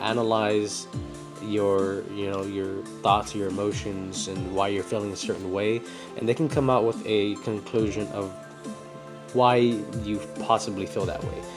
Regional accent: California, United States; I'm from California, so I would always ask, hey, you guys want to go to Monterey?

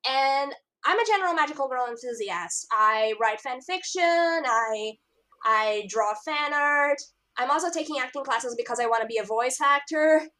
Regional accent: Brazil; English is a second language; So I was born in 96, so I grew up in the early 2000s, and I'm from Brazil

